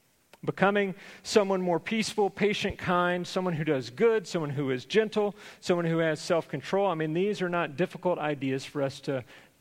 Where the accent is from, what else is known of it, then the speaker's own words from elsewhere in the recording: Conroe, Texas, United States; The past several weeks, I've had the opportunity to return to my hometown of Conroe, Texas, to work with a special film project with my dad